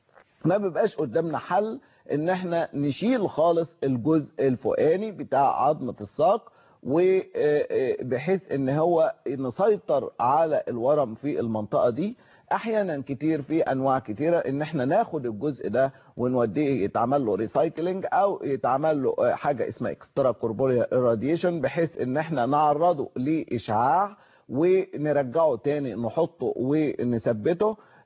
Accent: Mansoura, Dakahlia, Egypt; انا من المنصوره.

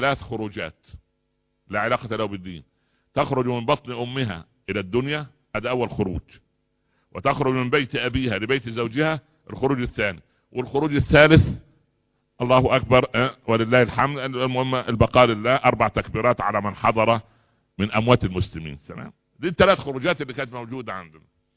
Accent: Egypt

